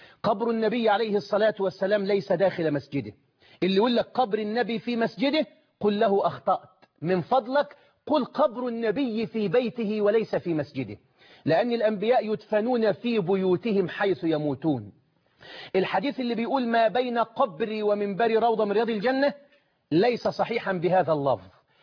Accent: Egypt; إنما الحسين اللي موجود عندنا في مصر

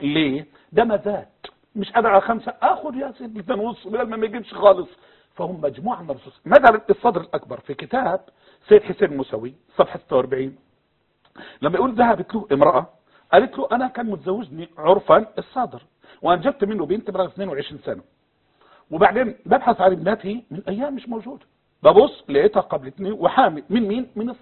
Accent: Upper Egypt, Egypt; شفت كان عندنا في الصعيد زمان

